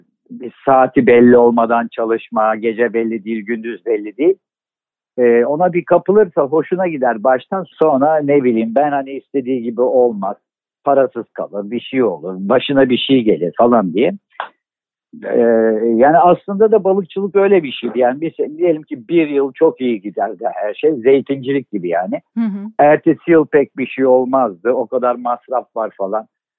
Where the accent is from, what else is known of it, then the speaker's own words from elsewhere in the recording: Istanbul, Turkey; Neyse işte sonuçta benim hani çocukluğum bu Anadolu Hisarı'nda geçti.